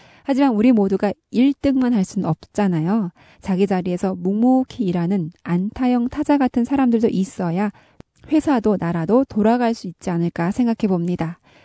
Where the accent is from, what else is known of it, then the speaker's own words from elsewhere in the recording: North Korea; now in South Korea; 저는 탈북민 방송원